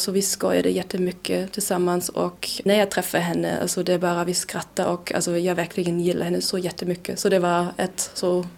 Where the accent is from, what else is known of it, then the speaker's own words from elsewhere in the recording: Germany; Swedish is a second language; now in Sweden; Och jag kommer från Tyskland och när jag började jobba